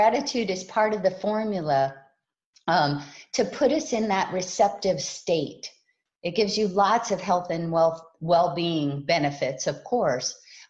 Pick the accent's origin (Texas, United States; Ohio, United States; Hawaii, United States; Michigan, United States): Hawaii, United States; Well, I was raised in Hawaii, and I have a lot of freckles.